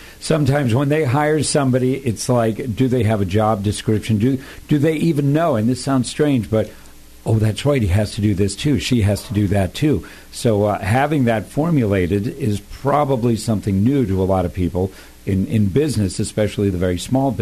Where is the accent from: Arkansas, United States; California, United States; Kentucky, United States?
California, United States; Thousand Oaks; I was raised in Thousand Oaks